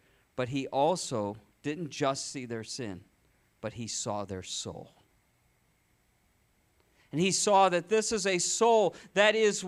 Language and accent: English; Michigan, United States; I grew up in Michigan, right?